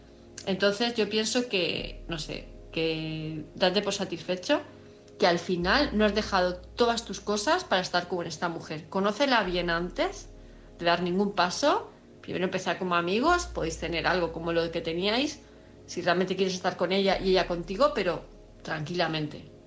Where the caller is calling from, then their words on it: Palma, Balearic Islands, Spain; de Palma de Mallorca.